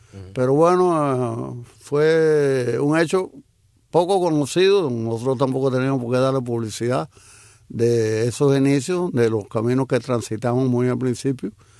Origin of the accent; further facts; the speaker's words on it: Cuba; aquí estoy para servirlo y para comunicarme con mi pueblo en Cuba